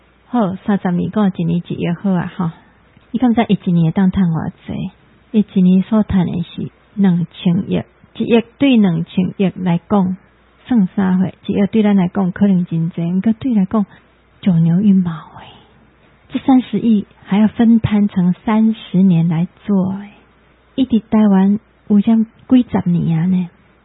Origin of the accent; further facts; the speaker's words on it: Taiwan; 这危害到我们台湾人的健康呢